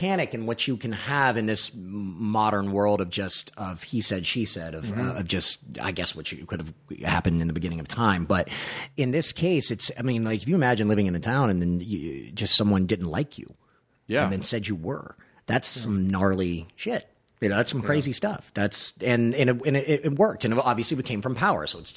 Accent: Baton Rouge, Louisiana, United States; that's also filming in Louisiana, in my hometown Baton Rouge.

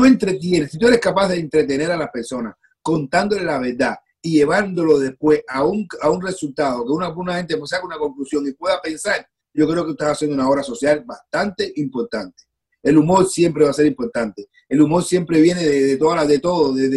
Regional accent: Cuba; moved away; nosotros nos fuimos de Cuba

